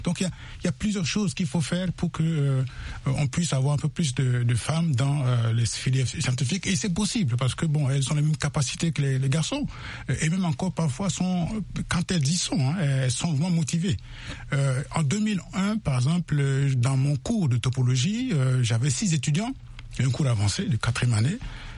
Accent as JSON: {"language": "French", "country": "Central African Republic", "tie": "born there", "said": "c'est une région proche de là où je suis né. Hein. Je suis né dans Niapende."}